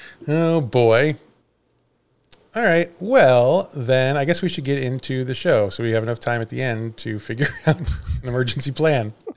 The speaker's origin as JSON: {"language": "English", "town": "St. Louis", "region": "Missouri", "country": "United States", "said": "in honor of the fact that I am from St. Louis"}